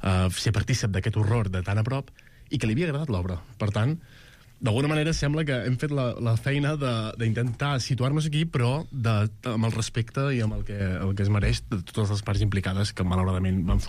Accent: Vic, Catalonia, Spain; Jo sóc de Vic

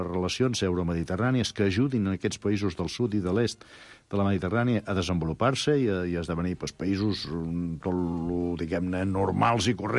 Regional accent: Tarragona, Catalonia, Spain; also born or lived in Valls; perquè bueno, som de Tarragona i de Valls

